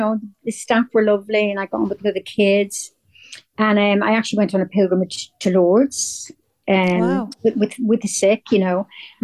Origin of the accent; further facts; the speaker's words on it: Dublin, Leinster, Ireland; And we lived in Finglas for the first 4 years of my life, 4 or 5 years of my life.